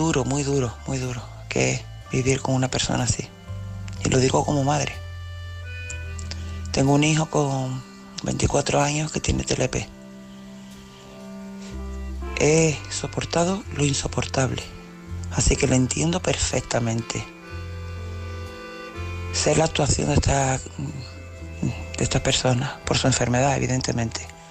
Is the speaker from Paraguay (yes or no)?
no; Seville, Andalusia, Spain; Buenas noches … de Sevilla, tengo 51 años.